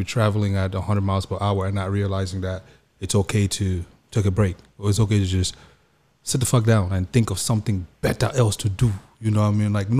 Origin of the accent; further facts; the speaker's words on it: Bamenda, Northwest Region, Cameroon; That's my daily limit. Remember, I'm from Bamenda.